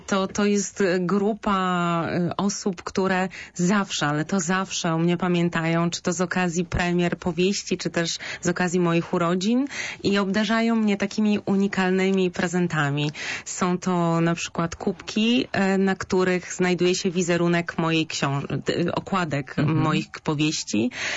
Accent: Szczecin, West Pomeranian Voivodeship, Poland; mieszkam na osiedlu, które się bardzo malowniczo nazywa Podjuchy. To jest jedno z osiedli Szczecina, więc natomiast wychowywałam się w bloku

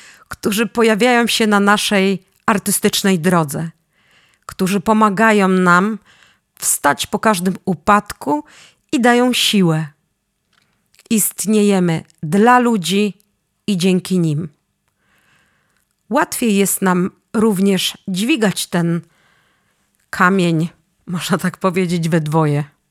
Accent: Poznań, Greater Poland Voivodeship, Poland; Jestem poznanianką, mam waleczną naturę.

